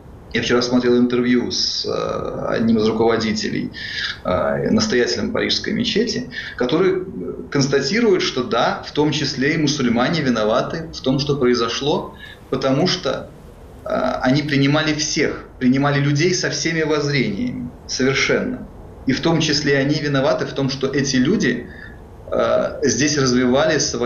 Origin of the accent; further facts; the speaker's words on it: Russia; moved away as an adult; now in France; Ну, потому что я сознательно, я эмигрировал из России сознательно.